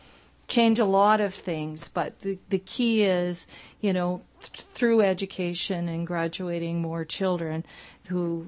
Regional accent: Saskatchewan, Canada; I've worked in three provinces, Ontario, Alberta, and Saskatchewan. I'm from Saskatchewan

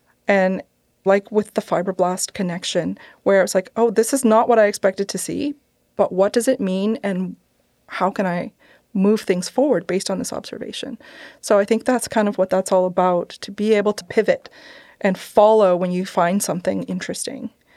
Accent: Canada; also born or lived in United States; So I'm Canadian, and we were living in the United States for a long time, and we really wanted to come back to Canada.

